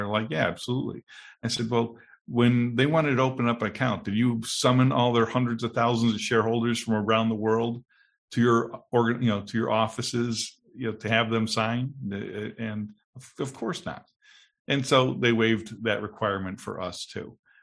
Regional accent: United States; now in Germany; obviously, I'm an American, and I got to Germany.

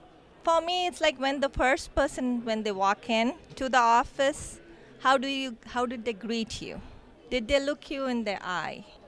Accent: India; I grew up in India, where there's a lot of family support, neighbors, friends, family.

